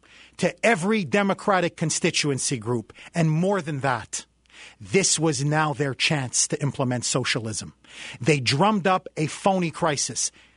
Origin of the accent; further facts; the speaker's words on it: Canada; now in United States; I am originally from Canada. I have seen socialized medicine up close and up front.